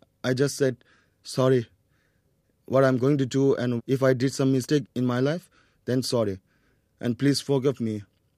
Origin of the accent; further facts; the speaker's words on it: Delhi, India; I was born in Delhi and I stay with the Tibetan community.